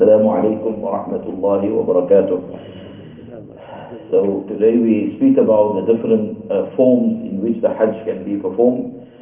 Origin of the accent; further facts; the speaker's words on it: South Africa; So in our case, when we come from South Africa and you want to go straight into Mecca, the miqat will be Ya Lam Lam